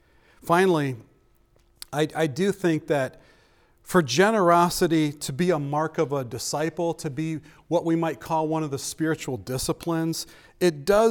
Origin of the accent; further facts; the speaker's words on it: United States; it is a heart issue, especially for us as American.